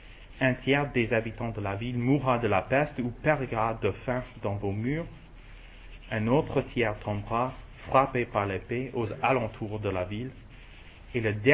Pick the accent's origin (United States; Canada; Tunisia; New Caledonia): United States; Chez moi, aux États-Unis, on entend souvent une illustration